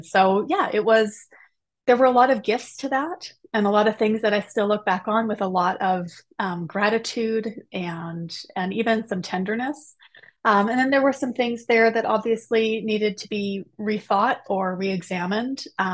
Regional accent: the Prairies, Canada; So my family, we are all Western Canadian, from way back. Born and raised mainly in the prairies is kind of where I am.

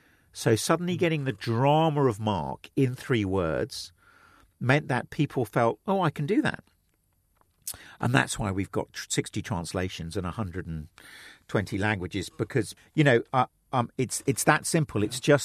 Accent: England, United Kingdom; but I'm an English public school boy, so what do you expect?

